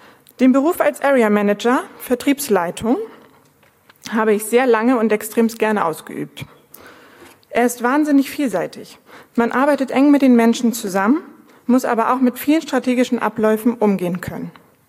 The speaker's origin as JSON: {"language": "German", "town": "Tönning", "region": "Schleswig-Holstein", "country": "Germany", "tie": "born or raised there", "said": "ich bin 38 Jahre alt, gebürtige Tönningerin und lebe und arbeite auch hier in Tönning."}